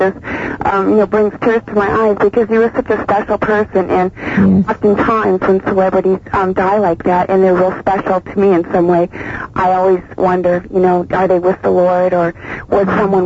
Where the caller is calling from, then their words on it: Covina, California, United States; from Covina.